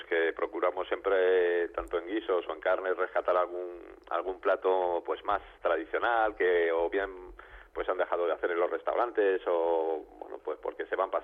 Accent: Madrid, Community of Madrid, Spain; also born or lived in Santander; yo soy prácticamente de aquí porque me vine con un año de Santander

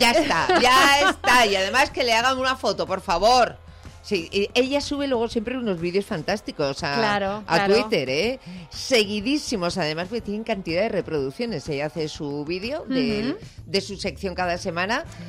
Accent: Bilbao, Basque Country, Spain; Esto en mi tierra se llama Azul Bilbao, ¿eh?

